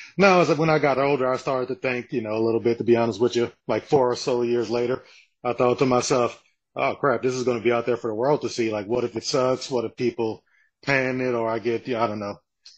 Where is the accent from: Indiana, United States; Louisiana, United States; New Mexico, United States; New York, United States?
Louisiana, United States; New Orleans; born there; because I was born in New Orleans, specifically New Orleans East, to be very specific if there's any New Orleans listeners.